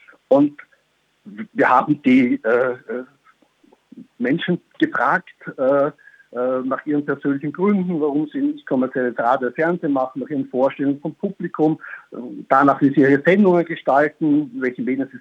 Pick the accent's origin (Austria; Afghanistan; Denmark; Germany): Austria; wie es bei uns in Österreich heißen